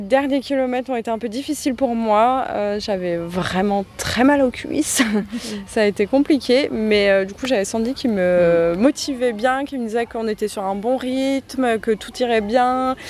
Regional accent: Lyon, Auvergne-Rhône-Alpes, France; Alors nous, on est de Lyon

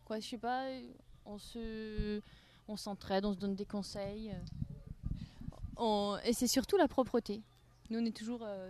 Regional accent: Réunion, France; je suis réunionnaise de base, hein, mais la chaleur était très, très forte.

